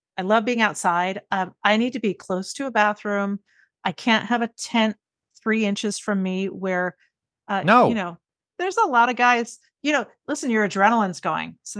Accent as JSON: {"language": "English", "region": "Connecticut", "country": "United States", "tie": "born or raised there", "said": "I grew up in Connecticut."}